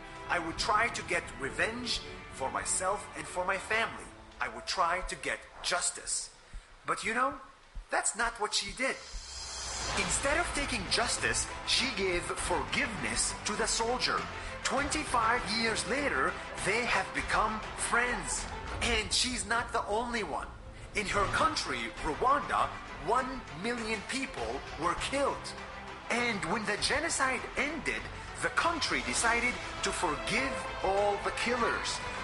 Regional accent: Israel; also born or lived in Palestine; I grew up in a place where justice is very important. I grew up in Israel and Palestine.

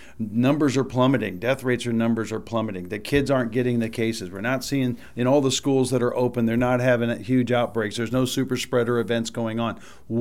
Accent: Monmouth, Illinois, United States; also born or lived in St. Louis; I was born in St. Louis. My mom remarried when I was about 7 years old, moved to Monmouth, Illinois. Went to Monmouth High School up there

